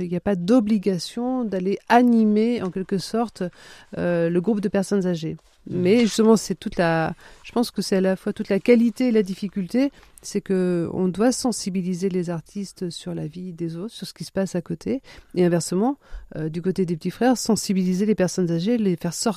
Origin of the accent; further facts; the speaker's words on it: Flavigny-sur-Ozerain, Bourgogne-Franche-Comté, France; Alors, je suis pas du Loiret, mais de Côte d'Or, voilà, en Bourgogne